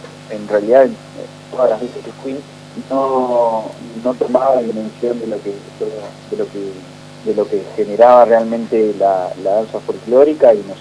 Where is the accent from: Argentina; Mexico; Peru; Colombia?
Argentina; La Plata, Buenos Aires Province; Soy oriundo de la ciudad de La Plata.